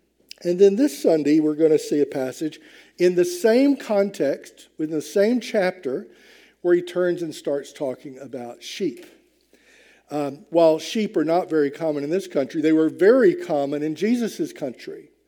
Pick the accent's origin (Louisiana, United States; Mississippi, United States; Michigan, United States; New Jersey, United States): Mississippi, United States; I was raised in Mississippi, where I don't think I ever saw a sheep.